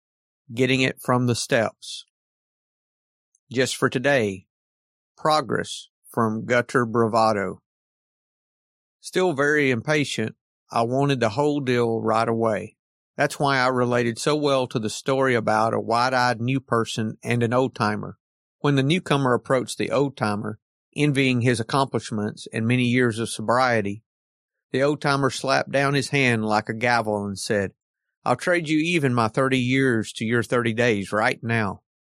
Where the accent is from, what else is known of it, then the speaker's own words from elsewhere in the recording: Atlanta, Georgia, United States; I'm an alcoholic from Atlanta, Georgia.